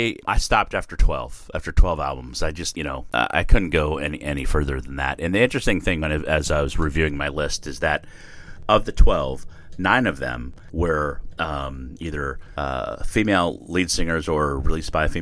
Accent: United States; I think as an American, it was a difficult year.

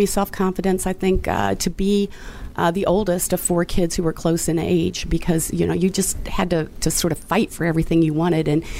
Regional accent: Clarksville, Indiana, United States; I'm from a little town in Indiana, Clarksville, Indiana, which is a bedroom community of Louisville, Kentucky.

